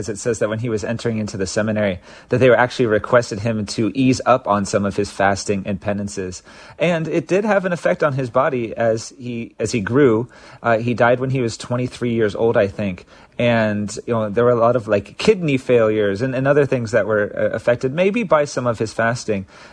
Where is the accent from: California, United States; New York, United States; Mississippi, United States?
California, United States; Santa Monica; I grew up in Santa Monica, and now I'm in Culver City